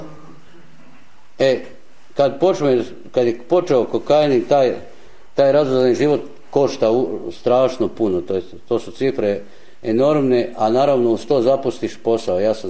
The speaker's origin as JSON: {"language": "Croatian", "region": "Slavonia", "country": "Croatia", "tie": "born or raised there", "lives_now": "Zagreb, Croatia", "said": "imam 50 godina, eto ispričat ću vam nešto o svom životu. Rodio sam se u jednom malom mjestu u Slavoniji, gdje sam završio osnovnu i srednju školu"}